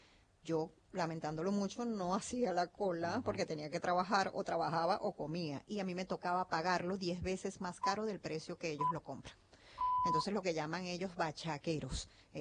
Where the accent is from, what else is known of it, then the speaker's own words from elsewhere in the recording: Venezuela; moved away; yo vengo llegando de Venezuela, como te digo, tengo 3 meses aquí